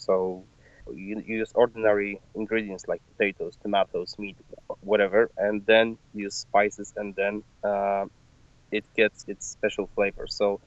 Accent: Poland; The Witcher is, for Polish people, probably as I don't know. I think it may be as recognizable as, let's say, Superman for Americans, for example, or Captain America or whatever. So basically, this is integral part of our own culture.

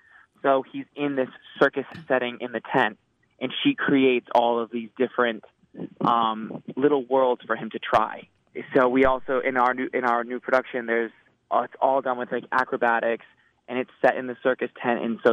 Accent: Rhode Island, United States; I grew up in the smallest state, Rhode Island.

